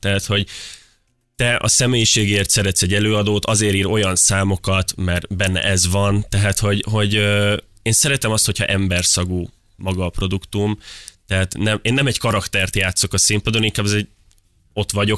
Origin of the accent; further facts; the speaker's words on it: Kapuvár, Győr-Moson-Sopron, Hungary; Vidéki vagyok, igen. Én Kapuváról jöttem, ez egy 10 000 fős kisváros